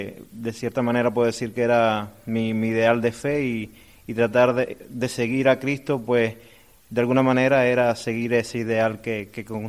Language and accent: Spanish; Cuba; Yo soy cubano, pertenezco a una realidad totalmente diferente a la de ellos. Mi familia no era practicante de la fe. Por circunstancias, pues me fui acercando a la iglesia siendo muy, muy niño.